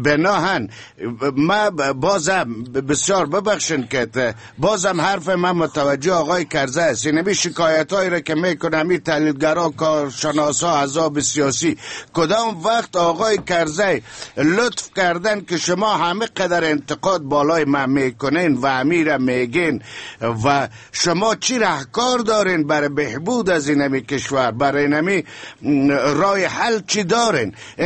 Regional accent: Afghanistan; چون من یک افغان هستم، یک مسلمان هستم، به یگانگی خداوند ایمان دارم

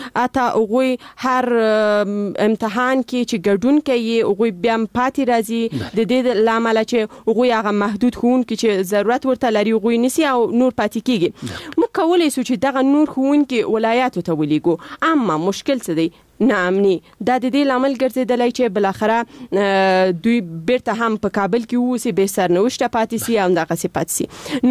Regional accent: Paktia, Afghanistan; زه د پکتیا د دسی یو ولسوالیم چې اصلا الته د انجونو لپاره هیڅ خوانځای نشته

